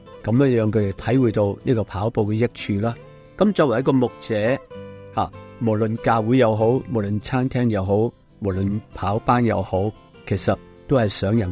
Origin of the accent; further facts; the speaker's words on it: London, United Kingdom; 因为我嚟自伦敦啊，咁我都想跑翻一次伦敦马啦。